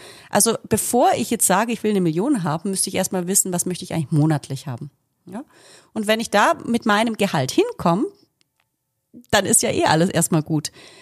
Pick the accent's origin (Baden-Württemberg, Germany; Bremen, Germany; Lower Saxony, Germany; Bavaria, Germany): Baden-Württemberg, Germany; also ich selbst bin ja Schwäbin